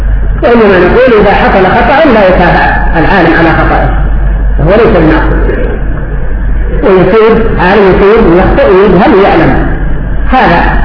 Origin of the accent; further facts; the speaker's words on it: Yemen; وعندنا في اليمن المتزوج يقوم بسرعه قبل الولي